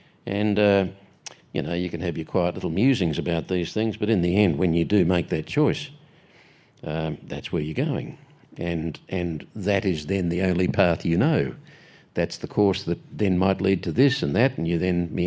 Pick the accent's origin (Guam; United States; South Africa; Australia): Australia; I am Australian. In my heart, in my head, I am Australian.